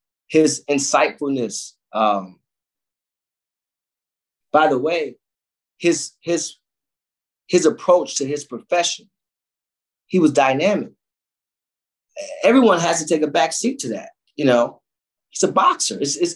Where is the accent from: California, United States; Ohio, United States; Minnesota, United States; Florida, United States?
Ohio, United States; Cleveland; But when you come from those places, inner city Cleveland, like I come from the Glenville community, you wake up with a pain.